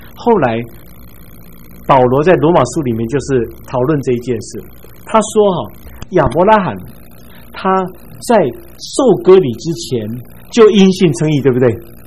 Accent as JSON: {"language": "Chinese", "country": "China", "said": "我们中国人也有类似的立约的方式，我们有时候把它叫歃血为盟"}